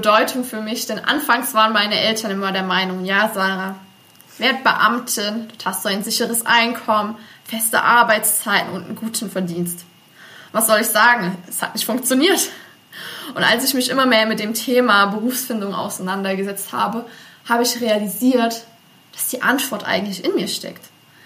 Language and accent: German; Thuringia, Germany; moved away; also born or lived in Los Angeles, United States; Ich komme aus einer kleinen Region, aus Thüringen, aus einem kleinen Seelendorf. Ich sage immer scherzhaft, dort gibt es mehr Kühe als Einwohner. Und dann danach hat es mich nach Los Angeles verschlagen, eine riesige Metropole. Und jetzt habe ich hier in Stuttgart einen super Mittelweg gefunden zwischen beiden.